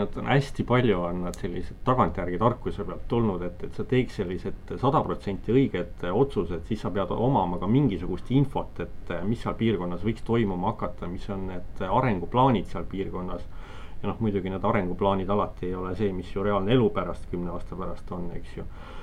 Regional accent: Pärnu, Pärnu County, Estonia; minu kodulinnas Pärnus on seal see jõeäärne kant

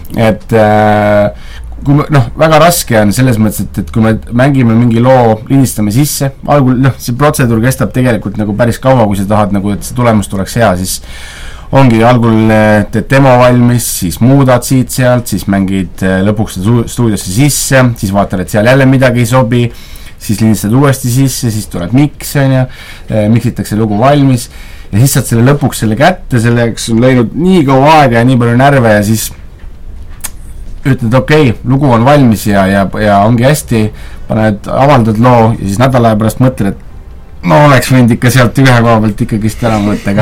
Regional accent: Paide, Järva County, Estonia; born there; No mina küll antud olukorras elasin küll Tallinnas, aga ma olen sündinud Paides

